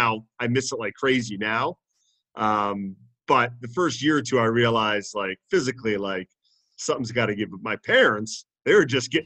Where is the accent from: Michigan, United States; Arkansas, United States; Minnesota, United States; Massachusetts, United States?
Massachusetts, United States; I mean, we come from... we're from Massachusetts, Western Mass.